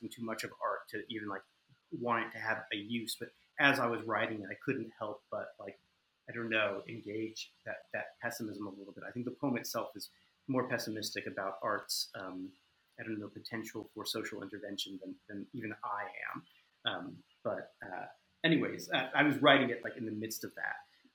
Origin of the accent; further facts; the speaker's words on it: Kentucky, United States; You know, I'd grown up in Kentucky, you know, I lived on the East Coast